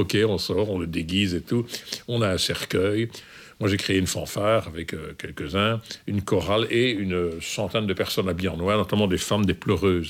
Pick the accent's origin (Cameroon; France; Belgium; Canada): Belgium; Je suis belge d'origine yougoslave. Je suis né en 1948